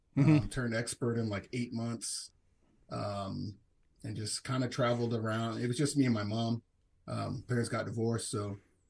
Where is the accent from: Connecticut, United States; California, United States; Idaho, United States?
California, United States; San Diego; also born or lived in St. Louis; my stepdad was in the military, so we moved to San Diego when I was like 2 years old. Originally, I'm from St. Louis.